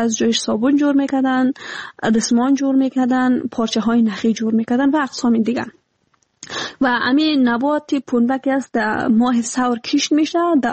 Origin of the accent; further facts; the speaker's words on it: Afghanistan; افغانستان ما همه ما افغان هستیم